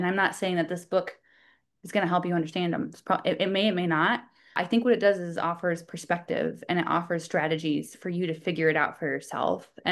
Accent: Midwest, United States; also born or lived in Illinois / Indiana; No, I'm from the Midwest. Went to school in Illinois, like you said, and I was in Indiana

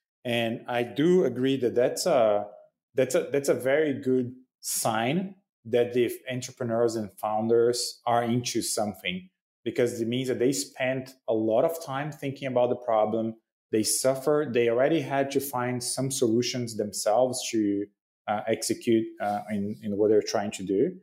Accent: São Paulo, Brazil; I'm born and raised in Brazil, in a city outside Sao Paulo. And then I spent most of the early professional career in college in Sao Paulo

